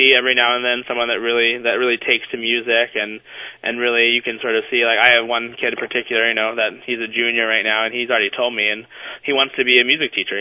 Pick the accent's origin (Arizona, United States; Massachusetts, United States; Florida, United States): Florida, United States; I went to school in Florida. I'm from Florida.